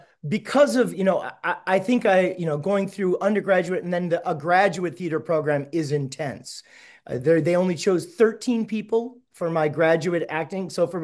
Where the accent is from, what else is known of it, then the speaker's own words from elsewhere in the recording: Wisconsin, United States; I come from Wisconsin. My dad was an electrician, very blue collar.